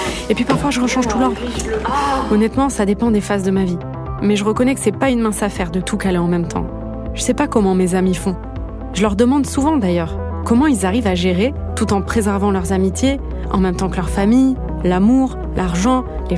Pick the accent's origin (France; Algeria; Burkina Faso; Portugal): France; Toulouse, Occitanie; Je suis née et j'ai grandi à Toulouse.